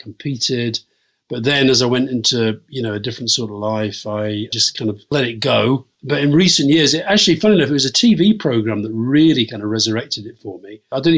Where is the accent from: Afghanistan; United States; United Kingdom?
United Kingdom; Yorkshire and the Humber; we grew up in Yorkshire.